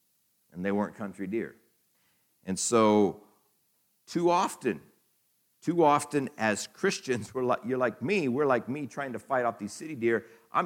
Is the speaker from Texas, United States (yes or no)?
no; Iowa, United States; So I grew up in Iowa, and you know, so we had deer around.